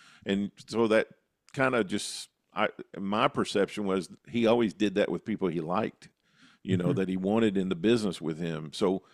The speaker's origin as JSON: {"language": "English", "town": "Paducah", "region": "Kentucky", "country": "United States", "tie": "born or raised there", "said": "my hometown of Paducah"}